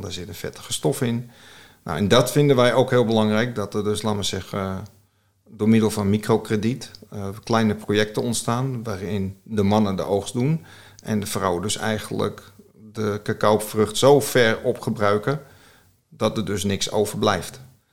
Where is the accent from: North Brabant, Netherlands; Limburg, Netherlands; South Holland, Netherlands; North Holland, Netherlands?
North Holland, Netherlands; Amsterdam; mijn accent verraadt al een beetje dat ik opgegroeid ben in Amsterdam, in Staatsliebuurt. En dat vond ik heel geweldig. We hebben heel lang in de stad gewoond, Karin en ik. En toen onze kinderen geboren waren, toen zijn we naar Zaandam gegaan om iets meer ruimte te krijgen.